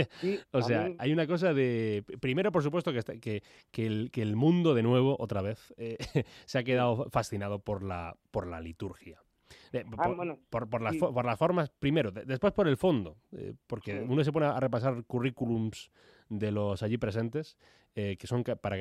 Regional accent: Granada, Andalusia, Spain; Yo soy de Granada.

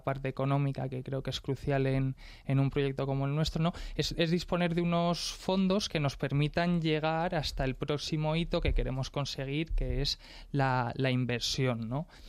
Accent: Madrid, Community of Madrid, Spain; Sí, soy madrileño.

